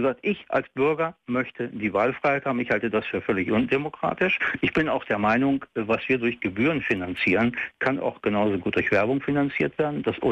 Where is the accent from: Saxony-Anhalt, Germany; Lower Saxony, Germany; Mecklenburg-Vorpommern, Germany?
Lower Saxony, Germany; Fallersleben; Ich bin aus Fallersleben, der Stadt des deutschen Dichters, ne? Und des Hymnenschreibers.